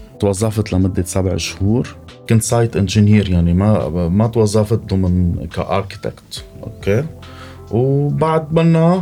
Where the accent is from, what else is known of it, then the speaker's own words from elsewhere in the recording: South Governorate, Lebanon; حبي لبلدي، للجنوب، أنا ابن الجنوب